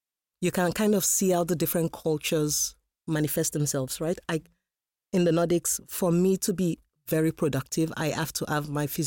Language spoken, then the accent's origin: English; Nigeria; growing up in Nigeria